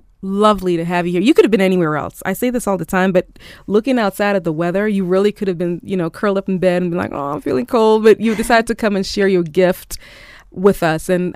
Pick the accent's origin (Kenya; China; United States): Kenya; Gotta thank you as a Kenyan artist. You're putting us on the map.